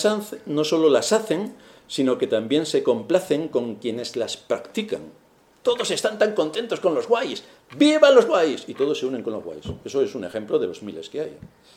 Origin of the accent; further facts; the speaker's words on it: Castilla-La Mancha, Spain; born there; En la tierra donde yo nací, que como todos sabéis, nací en un lugar de La Mancha de cuyo nombre no quiero ni acordarme, es la zona de Europa de mayor producción de vino.